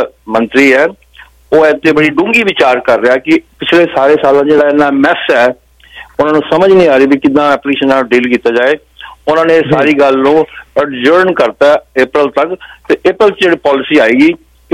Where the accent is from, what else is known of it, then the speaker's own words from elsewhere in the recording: Jalandhar, Punjab, India; ਤੁਸੀਂ ਅੰਮ੍ਰਿਤਸਰ ਤੋਂ ਮੈਂ ਜਲੰਧਰ ਤੋਂ ਹਾਂ